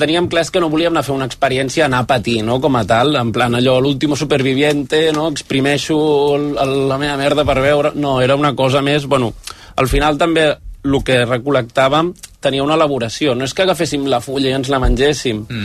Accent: Mosqueroles, Catalonia, Spain; som de Mosqueroles, concretament del restaurant Can Net, de Mosqueroles

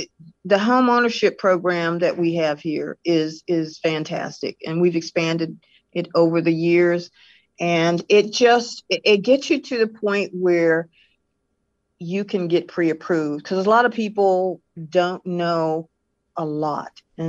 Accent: Pittsburgh, Pennsylvania, United States; I was born and raised in Pittsburgh, PA.

